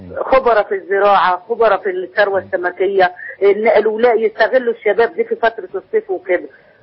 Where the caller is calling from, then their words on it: Sharqia Governorate, Egypt; من الشرقية